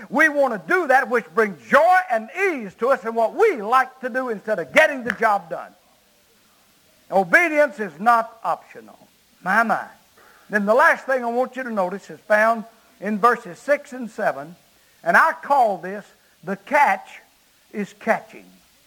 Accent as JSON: {"language": "English", "region": "Arkansas", "country": "United States", "tie": "born or raised there", "said": "I called Ben Bracken, a photographer from my hometown, who was a layman preacher, had never pastored. All he did was preach revivals, and usually right around in Ouachita County where he could drive to them."}